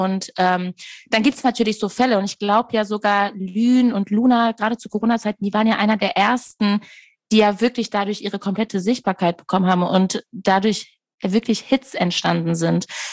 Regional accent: Castrop-Rauxel, North Rhine-Westphalia, Germany; Ich komme wirklich aus Castrop-Rauxel.

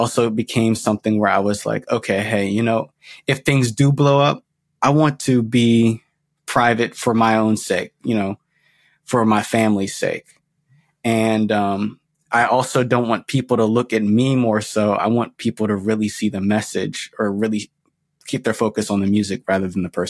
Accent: Pittsburgh, Pennsylvania, United States; hey, I'm from Pittsburgh. That's the first thing.

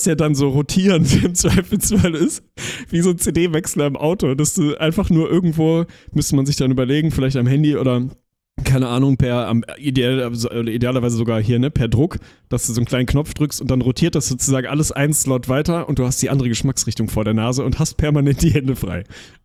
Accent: Lüneburg, Lower Saxony, Germany; born or raised there

